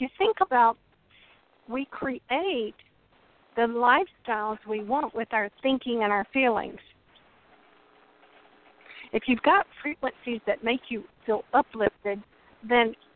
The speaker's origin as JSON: {"language": "English", "region": "North Carolina", "country": "United States", "lives_now": "Florida Keys, United States", "said": "I am from North Carolina, and in fact, just moved to the Keys 90 days ago."}